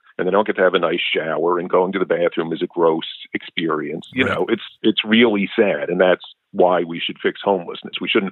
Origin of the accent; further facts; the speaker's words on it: New York City, New York, United States; You know, I grew up in New York City in the 80s, and you didn't want to be in the city.